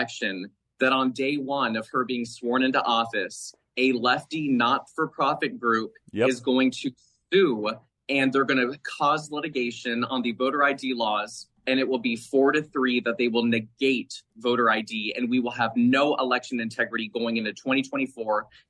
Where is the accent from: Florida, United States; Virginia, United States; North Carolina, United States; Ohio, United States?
Virginia, United States; Clearly, I'm not a Wisconsinite. I'm from Virginia